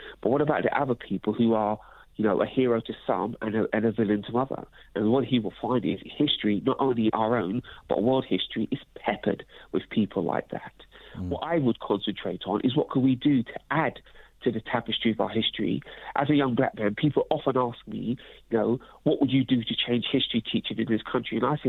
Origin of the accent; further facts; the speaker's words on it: London, United Kingdom; I am a young black man born and raised in London. I am proud of my British roots.